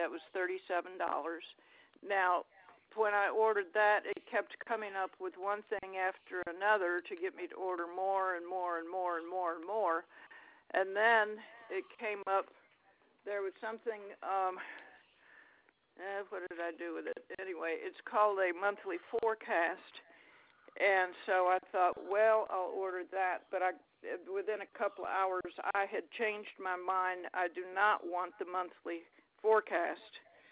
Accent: the South, United States; I'm from the South. You got to slow down a little bit.

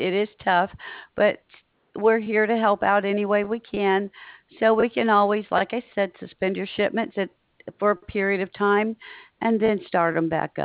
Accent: Montgomery, Alabama, United States; also born or lived in Michigan; I started the first part of my life in southwestern Michigan. I moved to Alabama as a preteen, and no, I don't want to go back up north.

